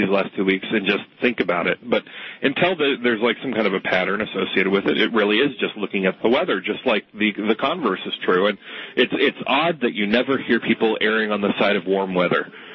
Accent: Los Angeles, California, United States; now in Washington, United States; And I grew up in Los Angeles, and I have to tell you that I had this very romantic notion of what it was like to live in or around snow. And now I live in D.C.

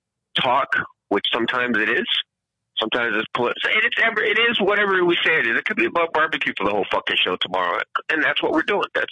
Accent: Jamaica; because I'm Jamaican.

